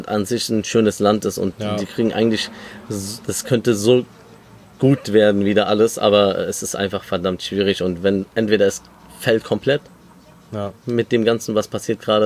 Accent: Germany; Klar sind wir in Deutschland aufgewachsen und leben hier.

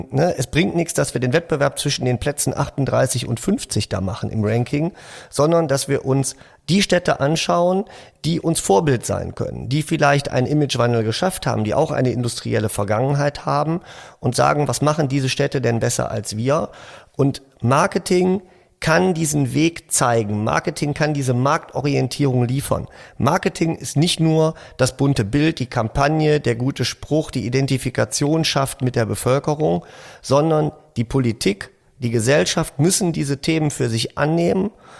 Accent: Essen, North Rhine-Westphalia, Germany

